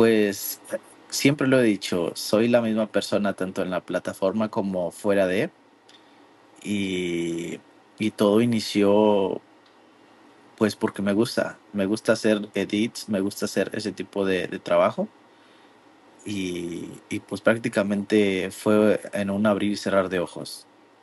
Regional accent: Tamaulipas, Mexico; now in Arkansas, United States; Soy de Jaomabe, Tamaulipas, México. Y actualmente estoy viviendo en el estado de Arkansas, Estados Unidos.

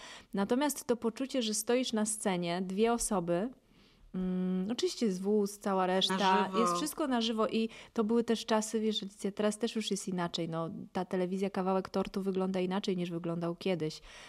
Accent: Katowice, Silesian Voivodeship, Poland; To w ogóle moje rodzinne miasto. Ja naprawdę tak bardzo się cieszyłam, że mamy tego Sylwestra w tych Katowicach.

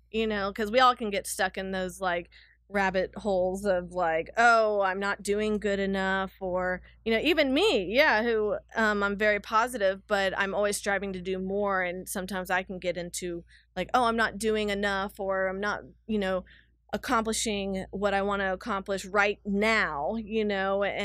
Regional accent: Austin, Texas, United States; And then just growing up in Austin, of course, being by lakes and rivers and lots of trees, I've been able to soak in all that.

